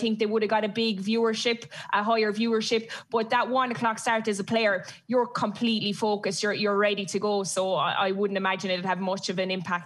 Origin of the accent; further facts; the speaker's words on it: Ireland; and of course, being Irish, we were going to win the World Cup.